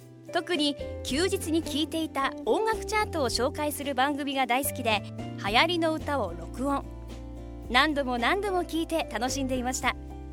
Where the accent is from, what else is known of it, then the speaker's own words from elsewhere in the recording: Kuwana, Mie, Japan; 三重県桑名市出身です。地域柄でしょうか、静かな場所よりも賑やかな場所にいる方が落ち着くんです。